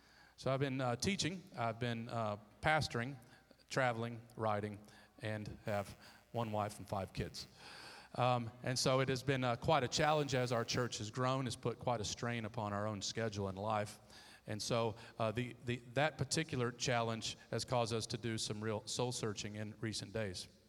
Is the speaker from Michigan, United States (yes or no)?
yes; Detroit, Michigan, United States; I'm originally from Detroit.